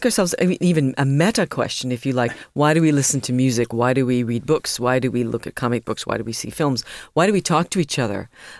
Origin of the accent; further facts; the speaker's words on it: United States; the Batman that as an American that we grew up with, I don't know if you have it here